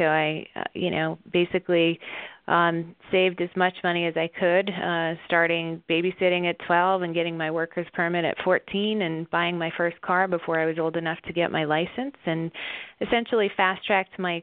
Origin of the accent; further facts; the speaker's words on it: Massachusetts, United States; So I grew up in Massachusetts and grew up with a lot of my mother's traditions.